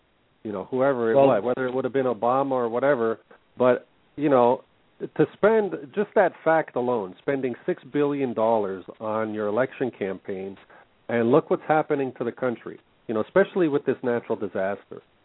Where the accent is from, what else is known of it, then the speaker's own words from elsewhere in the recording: Canada; You know, I grew up in Canada here. I never experienced that.